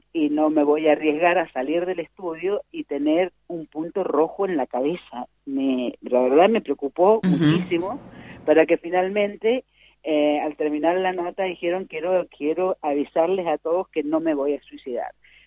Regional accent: Mendoza, Argentina

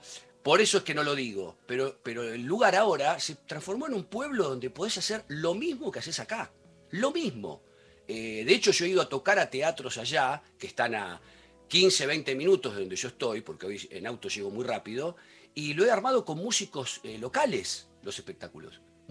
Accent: Buenos Aires, Argentina; Yo soy de Aedo, ¿no? Y de provincia de Buenos Aires. Y yo cuento siempre que como no soy un pendejito, viste, tengo 55

